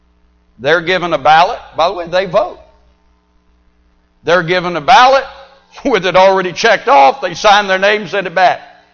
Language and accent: English; California, United States; I was raised in California where you're not going to hear much preaching these days. Heard more back in the 50s and 60s.